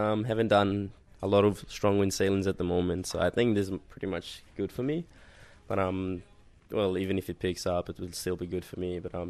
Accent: Papua New Guinea; I am from Papua New Guinea.

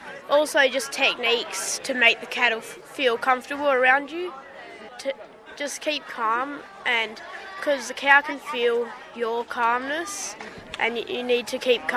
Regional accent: Bullsbrook, Western Australia, Australia; Bullsbrook.

